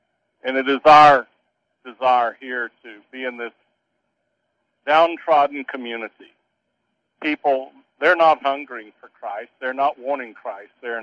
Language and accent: English; the South, United States; now, I am originally from the South. I know there's been a lot of racism